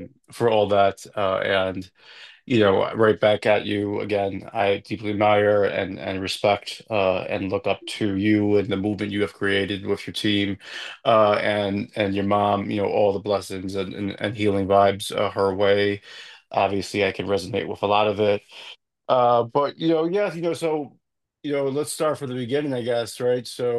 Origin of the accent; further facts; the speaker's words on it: New York, United States; now in Upstate New York, United States; so, as far as myself … longtime New Yorker, very proud New Yorker, proud Boricua. Born and raised in the Lower East Side of Manhattan, shout out LES.